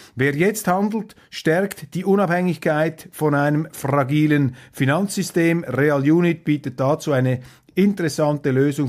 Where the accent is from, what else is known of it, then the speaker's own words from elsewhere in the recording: Switzerland; als Schweizer, wir sind ja auch renitent, wir sind die Subversiven.